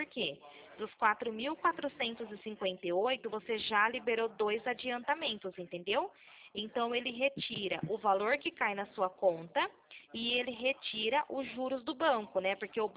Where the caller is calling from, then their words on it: Nova Odessa, São Paulo, Brazil; Eu falo aqui da cidade de Nova Odessa, aqui da região de Campinas